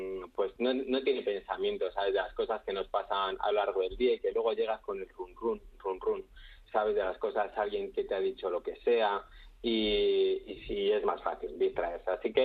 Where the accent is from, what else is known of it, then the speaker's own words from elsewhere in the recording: San Lorenzo de El Escorial, Community of Madrid, Spain; y yo soy de San Lorenzo de Escorial